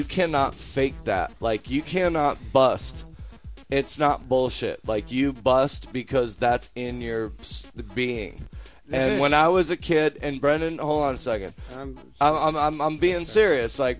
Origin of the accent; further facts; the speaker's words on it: Chicago, Illinois, United States; now in Los Angeles, United States; I live in Los Angeles, and it was like kind of a last-minute thing. I went out to my mom. I grew up in Chicago. My folks still live there.